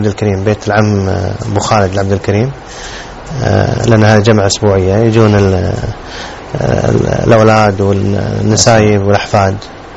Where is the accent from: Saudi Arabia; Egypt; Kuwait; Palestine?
Kuwait; الأطفال عندنا في الكويت ما يسمى بالقرقيعان